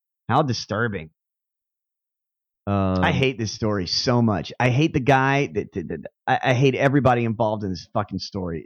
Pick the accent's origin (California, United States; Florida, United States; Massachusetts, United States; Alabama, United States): Florida, United States; I grew up in Florida